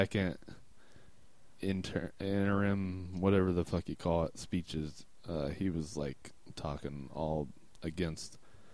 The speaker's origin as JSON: {"language": "English", "region": "Illinois", "country": "United States", "tie": "born or raised there", "said": "And, well, I'm from Illinois, and that's where he's from."}